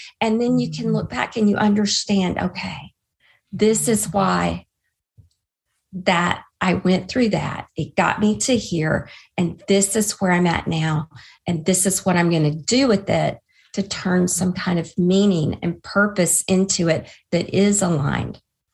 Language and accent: English; Alabama, United States; I grew up in Alabama in the Bible Belt, and religion was a big part of my upbringing.